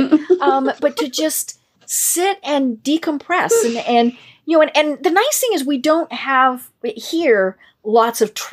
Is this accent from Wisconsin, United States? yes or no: no; Colorado, United States; I'm not a beach person. You know, I grew up in Colorado.